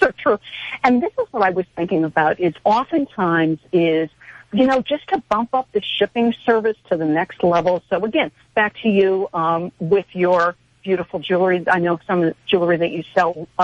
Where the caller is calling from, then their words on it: New York City, New York, United States; I'm waving from New York City, probably one of the biggest retail places in the world.